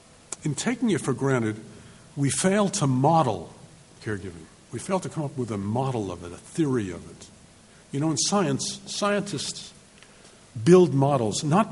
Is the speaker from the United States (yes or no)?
yes; New York City, New York, United States; I grew up in New York City in the 1940s.